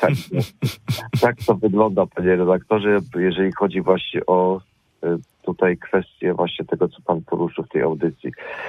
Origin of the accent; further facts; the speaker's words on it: Poznań, Greater Poland Voivodeship, Poland; ja osobiście też w Poznaniu od urodzenia mieszkam i no nie potrafiłbym jednak chyba się przystosować na życie na wsi.